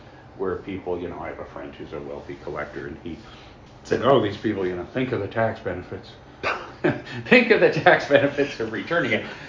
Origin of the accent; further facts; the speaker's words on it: India; also born or lived in United Kingdom; India and then in Britain.